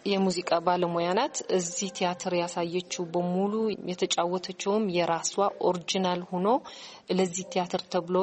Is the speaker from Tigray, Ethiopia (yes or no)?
yes; Adwa, Tigray, Ethiopia; also born or lived in Asmara / Bahrain / Addis Ababa; ተወልጄ ያደግኩት አድዋ ከተማ ነው። በጣም የምወደው ትንሽ ወደ መቃሉ ይባላል። የተማርኩት እስከ ኤሌሜንታሪ እዛ ነው፣ እስከ ስምንተኛ ክፍል።